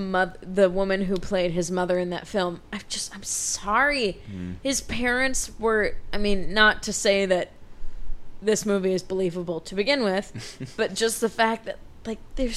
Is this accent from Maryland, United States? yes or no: no; Shakopee, Minnesota, United States; Hey, man, I'm from Shakopee.